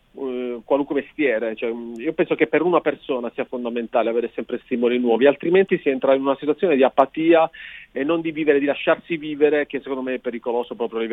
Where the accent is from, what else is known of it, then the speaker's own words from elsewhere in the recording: Apulia, Italy; l'antefatto è che sono pugliese, che spiega tutto